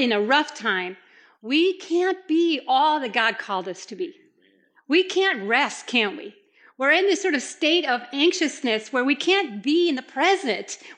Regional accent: Puerto Rico; I grew up in Puerto Rico, and there are a lot of windy roads there.

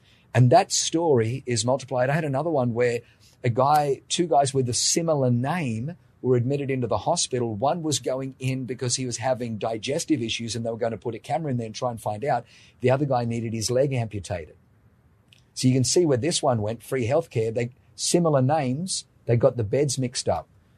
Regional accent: Australia; So my response growing up in Australia is you get what you pay for.

